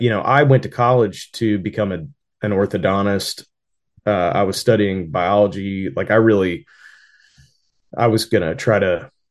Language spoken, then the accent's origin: English; Fort Smith, Arkansas, United States; And I went down to the farmer's market in my hometown of Fort Smith, Arkansas, and started setting up on the corner with my guitar and started playing for tips.